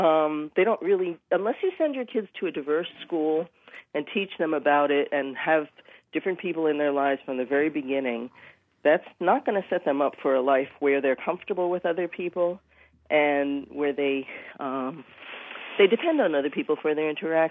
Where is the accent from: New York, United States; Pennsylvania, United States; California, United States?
New York, United States; New York City; I'm from New York City, and I grew up in a really diverse area.